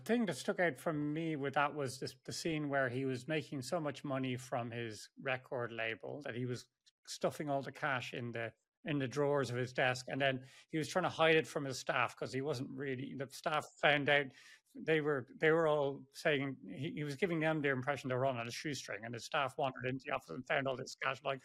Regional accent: Ireland; As an Irish guy, I can appreciate that.

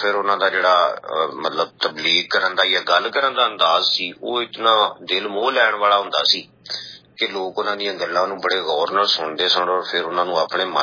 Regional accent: Punjab, Pakistan; ਮੇਰਾ ਪਿੰਡ ਚੌਂਕੇ ਕਰਤਾਰਪੁਰ ਸਾਹਿਬ ਦੇ ਬਿਲਕੁਲ ਨੇੜੇ ਹੈ।

